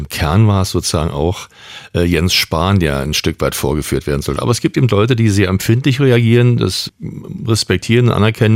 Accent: Berlin, Germany; Also ich bin geborener Westberliner, wobei ich immer Berliner war und bin und mich nie mit diesem West-Ost habe abfinden können.

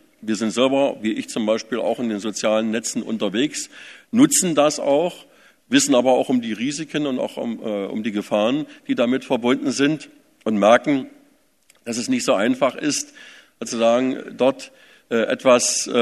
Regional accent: East Germany, Germany; und das sage ich jetzt mal bewusst als Ostdeutscher

